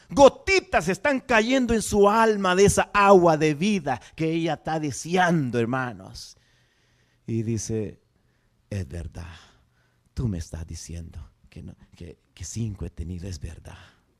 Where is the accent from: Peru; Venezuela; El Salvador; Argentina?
El Salvador; Yo soy salvadoreño, por eso... por ser del Salvador